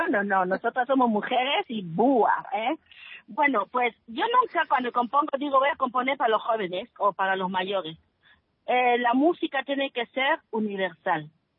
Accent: Equatorial Guinea; first language Bubi; Lo hacemos en español y en bubi también, porque ya sabes que yo, mi cultura, pues... Mi dialecto es el bubi.

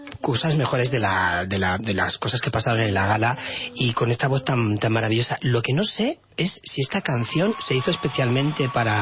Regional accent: Málaga, Andalusia, Spain; que estando como malagueño además, que soy, y actor malagueño

